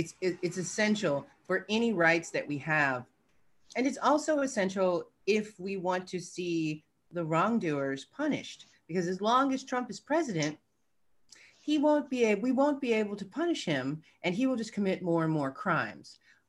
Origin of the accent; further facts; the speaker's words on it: Cincinnati, Ohio, United States; I grew up in Cincinnati, Ohio, which is on the border of Kentucky.